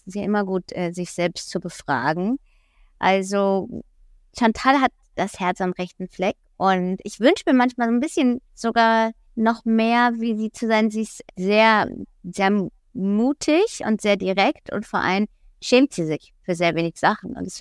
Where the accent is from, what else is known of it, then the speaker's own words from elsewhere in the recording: Berlin, Germany; Ich komme aus Berlin, nicht aus Bayern, aber ich bin oft in Bayern.